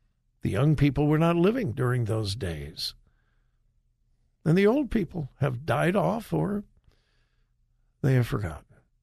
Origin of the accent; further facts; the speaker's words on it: United States; because I'm an American.